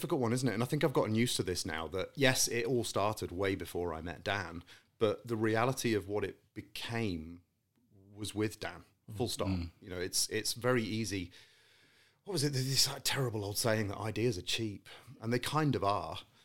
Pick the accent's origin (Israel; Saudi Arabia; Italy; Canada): Saudi Arabia; also born or lived in Qatar / Malaysia; now in United Kingdom; So I was born and raised in Saudi. I spent a lot of time in Qatar subsequent to that and then Malaysia and then came back to the UK.